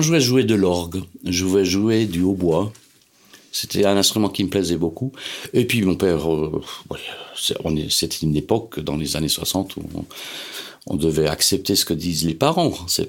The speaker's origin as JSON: {"language": "French", "town": "Strasbourg", "region": "Grand Est", "country": "France", "tie": "born or raised there", "said": "J'habitais en France à l'époque. J'ai grandi à Strasbourg."}